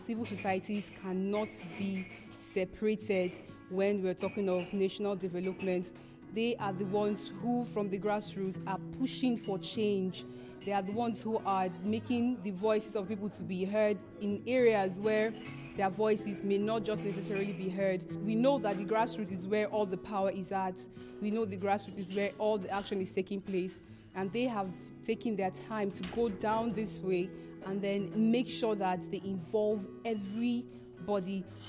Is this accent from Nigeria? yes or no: yes; Imo, Nigeria; and I am from Imo State.